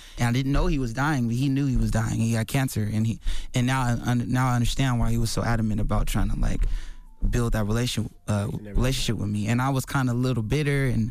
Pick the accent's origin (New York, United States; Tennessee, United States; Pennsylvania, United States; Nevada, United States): Nevada, United States; Las Vegas; We grew up in Vegas, and we would get everything comped